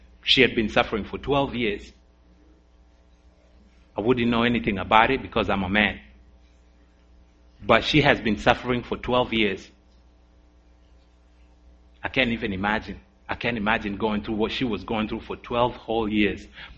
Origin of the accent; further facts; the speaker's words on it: Nairobi, Kenya; I come from Nairobi, Kenya. My city alone has 3 million people just in the city.